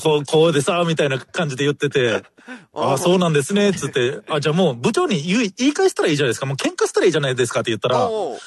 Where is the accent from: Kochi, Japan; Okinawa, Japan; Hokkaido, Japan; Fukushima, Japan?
Okinawa, Japan; 俺、沖縄から来て芸人